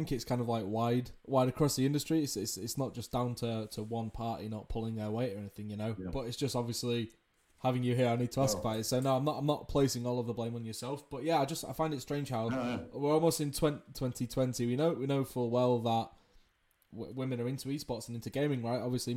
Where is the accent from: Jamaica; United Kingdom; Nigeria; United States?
United Kingdom; England; if you can't tell by the accent, I'm from the UK, I'm English